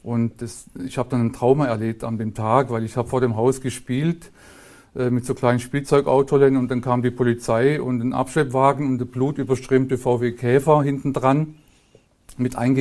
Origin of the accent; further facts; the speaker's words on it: Germany; Ich bin als Einzelkind am Bodensee groß geworden, ohne Eltern.